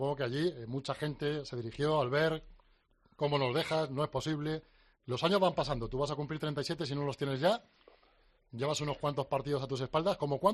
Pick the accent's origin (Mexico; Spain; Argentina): Spain; somos tantos españoles